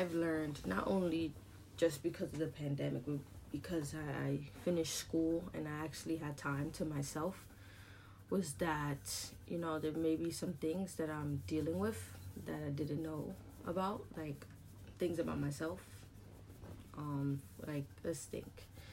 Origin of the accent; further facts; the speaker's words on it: New York, United States; I'm born and raised in Harlem, New York. I'm 22 years old and I'm a Latina.